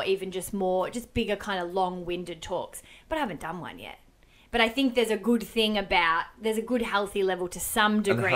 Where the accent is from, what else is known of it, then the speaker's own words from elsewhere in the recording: Melbourne, Victoria, Australia; I went back to Melbourne. I'm from Melbourne.